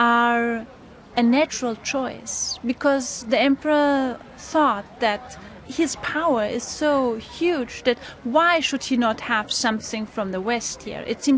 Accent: Austria; English is a second language; moved away as an adult; also born or lived in United States; now in China; I am from Austria. I studied in the United States and now I'm in China.

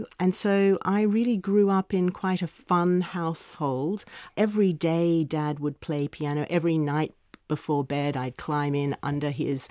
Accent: Brisbane, Queensland, Australia; I grew up in Brisbane, Australia, which back then was a large country town, really. Now it's quite a city.

